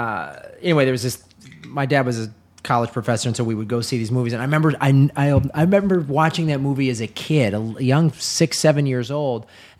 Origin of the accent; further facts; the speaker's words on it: Chicago, Illinois, United States; like I felt the same way, like growing up in Chicago, like I wanted to see the underbelly.